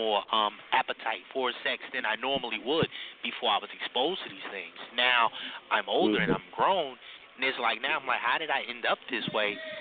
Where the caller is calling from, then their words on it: Newark, New Jersey, United States; I'm calling from Newark, New Jersey